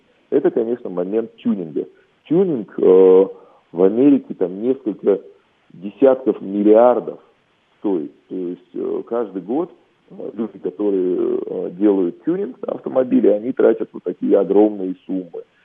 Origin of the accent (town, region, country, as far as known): Germany